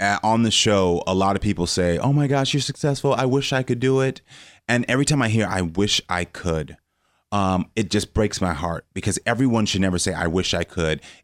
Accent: Parkland, Florida, United States; also born or lived in Houston, Texas; Houston, Texas. Well, was born in Houston, Texas, but then moved to Parkland, Florida. So Marjorie Stoneman Douglas, where the shooting happened, was my high school.

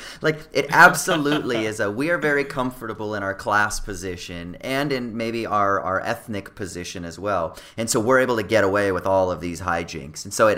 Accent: California, United States; So I'm from Orange County.

